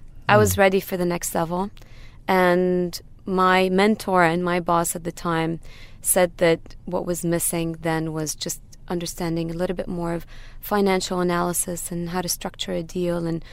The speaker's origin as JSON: {"language": "English", "region": "Lagos", "country": "Nigeria", "tie": "born or raised there", "said": "I lived in Lagos. I was born in Lagos."}